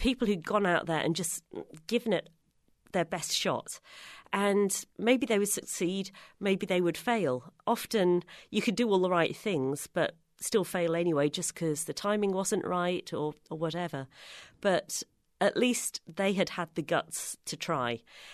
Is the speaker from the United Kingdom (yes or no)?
yes; United Kingdom; You know, being British, we don't really like to kind of wash our dirty linen in public, as the phrase goes.